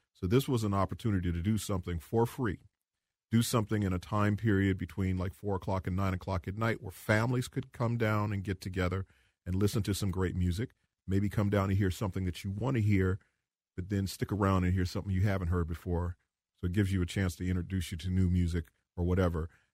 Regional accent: Minneapolis, Minnesota, United States; I think growing up in Minneapolis for me was always about the arts

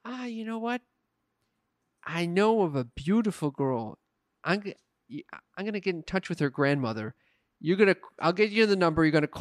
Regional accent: United States; And then I told him, no, I'm an American.

